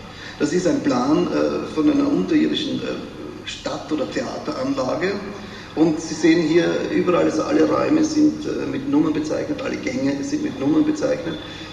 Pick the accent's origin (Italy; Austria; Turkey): Austria; Vienna; als Wiener würde ich sagen, zu reißerisch eingebracht